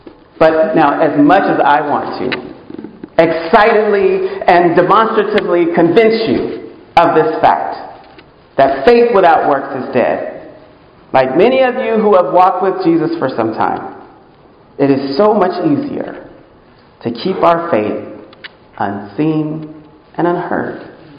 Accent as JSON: {"language": "English", "town": "Seattle", "region": "Washington", "country": "United States", "tie": "born or raised there", "said": "which for me as a kid growing up in the Rainier Valley, to good parents, hardworking parents, we were not a part of gangs"}